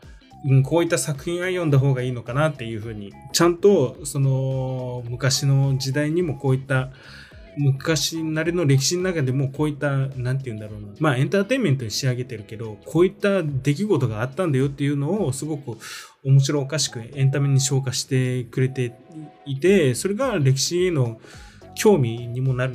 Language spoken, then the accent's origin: Japanese; Aichi, Japan; 例えばうちらは愛知の人間なんだけど